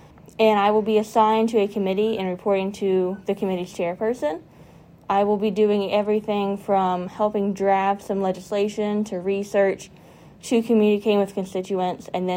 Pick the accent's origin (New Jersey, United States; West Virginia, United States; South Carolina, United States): West Virginia, United States; Buffalo; I am from Buffalo, West Virginia in Putnam County.